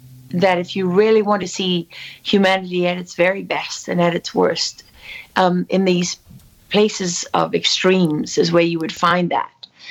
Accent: South Africa; I had a higher threshold than a lot of people because I was born and raised in Africa, and it's, you know, in South Africa.

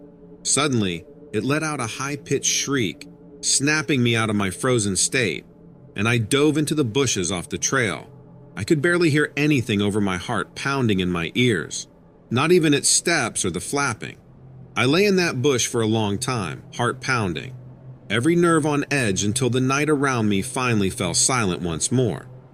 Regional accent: Salem, United States; I grew up here in Salem. I always felt like I owed it to my hometown to keep it safe

